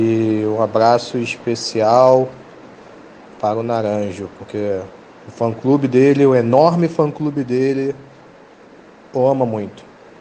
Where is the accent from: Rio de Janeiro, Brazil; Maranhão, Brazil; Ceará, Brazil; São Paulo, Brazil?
Rio de Janeiro, Brazil; São Gonçalo; sou de São Gonçalo, redator do site Torre de Vigilância